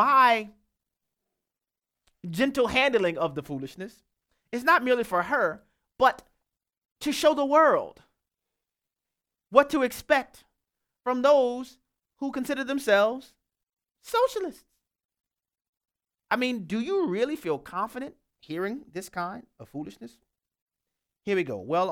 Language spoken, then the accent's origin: English; New Orleans, Louisiana, United States; Obviously, y'all know I'm from New Orleans, you know.